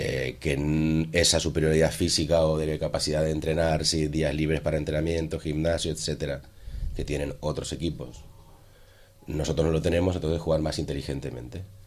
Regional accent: Argentina; yo soy argentino

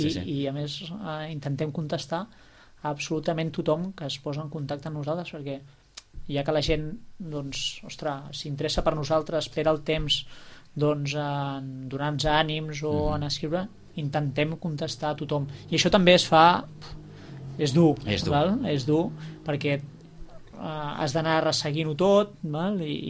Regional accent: Sitges, Catalonia, Spain; nosaltres, primera, som de Sitges, per tant, és un honor estar a la ràdio doncs, del nostre poble

